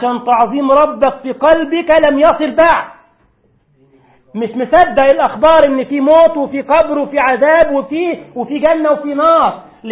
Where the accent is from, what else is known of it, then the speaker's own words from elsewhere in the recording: Egypt; عندنا في مصر كان بيجيب لك جهاز كده قد كده اهو